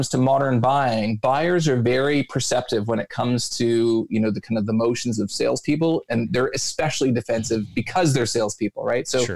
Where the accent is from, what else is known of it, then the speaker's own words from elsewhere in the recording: Canada; I say process because I'm Canadian